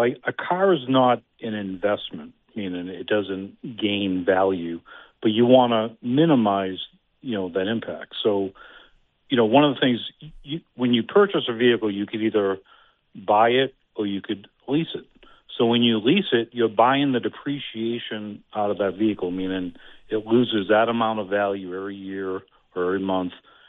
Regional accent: United States; born there; it pains me to say this because I was born in America, I love America

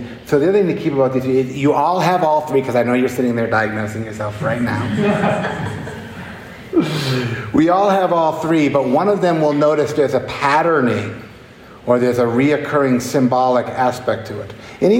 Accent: New Hampshire, United States; I grew up in New Hampshire, Southern New Hampshire.

